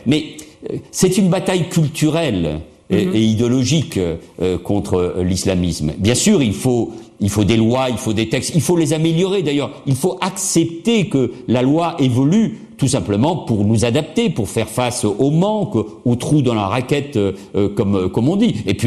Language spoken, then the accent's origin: French; France; moved away as an adult; now in Barcelona, Spain; J'ai exercé les plus hautes responsabilités en France, je suis français, je suis un patriote, je souffre quand je vois mon pays attaqué, j'ai changé de pays, je suis venu à Barcelone pour des raisons personnelles, intimes, qui ne regardent que moi